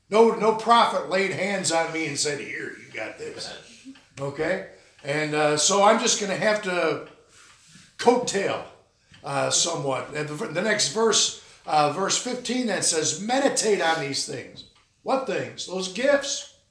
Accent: New York, United States; I'm from Western New York, by the way.

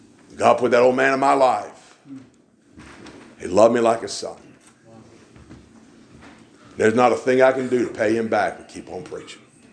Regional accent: East Coast, United States; I said, well, sir, we're from the East Coast. We don't.

